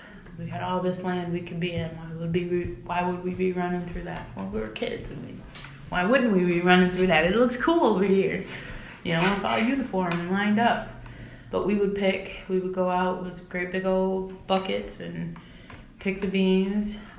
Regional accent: Michigan, United States; born or raised there; also born or lived in Munich, Germany

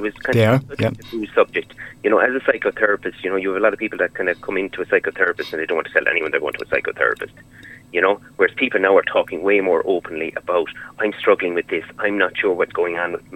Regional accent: Carrigtwohill, Munster, Ireland; You know, I'm from Carrigtwohill. There's no pubs at all open at the moment

